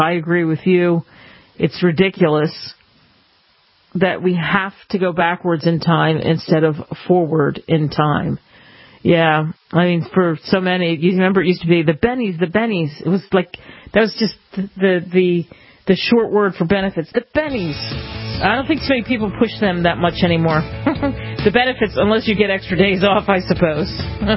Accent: Russia; now in United States; I grew up in Russia, and let me tell you, there's plenty that you don't get to be a part of in Russia.

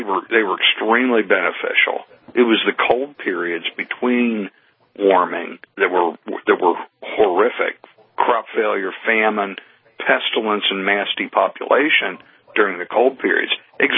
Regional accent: Pennsylvania, United States; And in my home state of Pennsylvania, approximately 35% of the industrial wind projects

